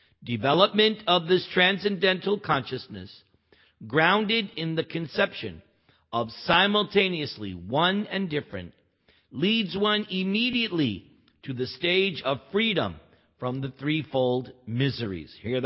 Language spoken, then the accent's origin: English; New York, United States; born there; But you were born in India, I was born in New York. That makes us different.